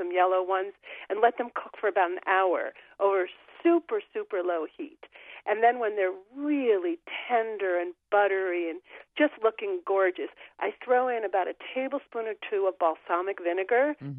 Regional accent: New York, United States; born there; I am a New Yorker by birth, but I've lived in New England for over 30 years now.

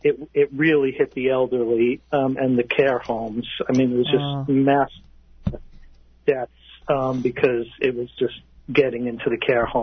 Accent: Alaska, United States; moved away as an adult; the second I say I'm from Alaska, you know, I get all the loads of questions.

